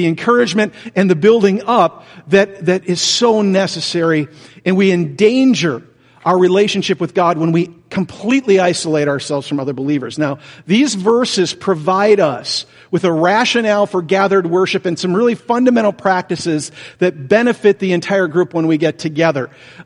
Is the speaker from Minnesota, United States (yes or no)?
no; Michigan, United States; I grew up in the Nazarene Church in Lower Michigan.